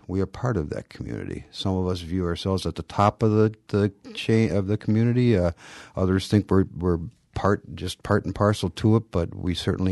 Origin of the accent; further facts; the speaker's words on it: Green Bay, Wisconsin, United States; I grew up in Green Bay on East Mason Street, eight blocks downwind from the Fox River